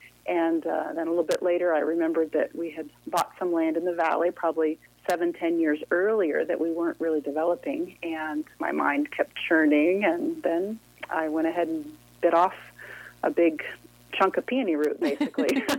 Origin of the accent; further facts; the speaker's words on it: Dallas, Texas, United States; Well, I grew up in Dallas, Texas.